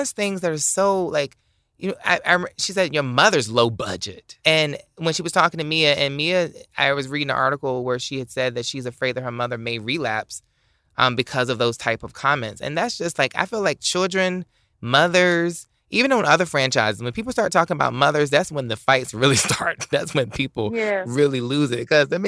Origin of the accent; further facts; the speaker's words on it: the South, United States; Like, I'm from the South. So we were raised that, like, if you start saying things in a certain type of way